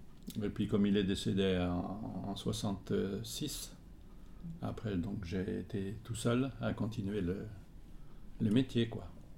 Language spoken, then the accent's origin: French; Bourgogne-Franche-Comté, France; born there; Je suis né en Côte d'Or en 1936.